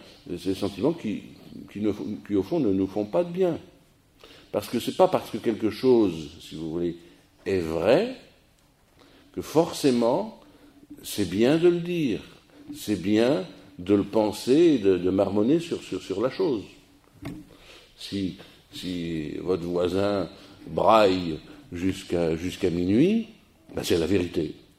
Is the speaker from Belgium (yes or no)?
no; France; Pas simplement parce qu'on est français, les râleurs